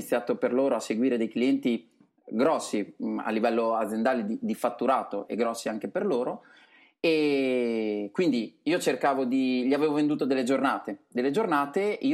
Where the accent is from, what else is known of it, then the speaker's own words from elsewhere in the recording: Forlì, Emilia-Romagna, Italy; io sono di Forlì, ai tempi vivevo a Sant'Arcangelo, comunque la zona è quella lì